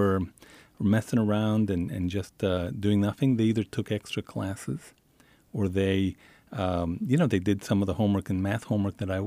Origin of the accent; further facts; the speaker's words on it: El Paso, Texas, United States; when I grew up in Isleta in El Paso, every week we would go have dinner in Mexico.